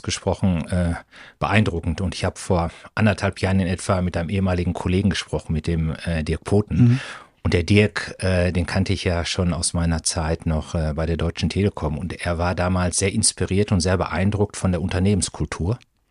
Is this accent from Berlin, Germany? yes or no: no; Dortmund, North Rhine-Westphalia, Germany; nicht nur als Dortmunder